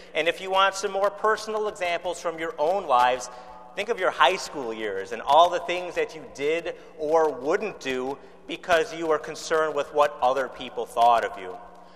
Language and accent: English; Chicago, Illinois, United States; And believe me, I'm from Chicago, home of Al Capone, Sam Giancana.